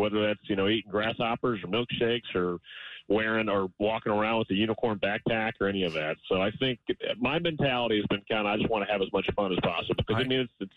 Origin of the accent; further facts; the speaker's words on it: Atlanta, Georgia, United States; No, honestly, Chris, I mean, like I said, man, I'm from Atlanta.